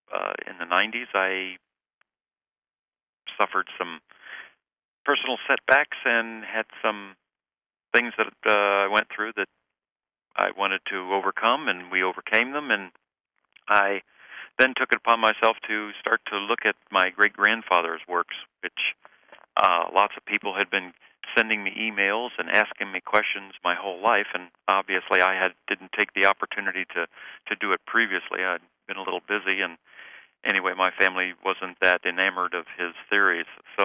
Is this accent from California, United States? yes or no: no; Florida, United States; I was born and raised in Florida. I was an Eagle Scout.